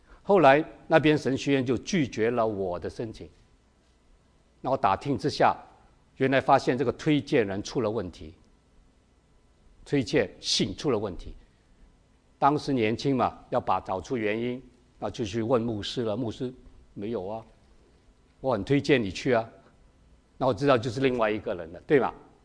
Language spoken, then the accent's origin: Chinese; Hong Kong; moved away; also born or lived in Shanghai / Canada; 我在上海长大出生，香港长大然后去了加拿大，所以愿意回去祖国呢来传福音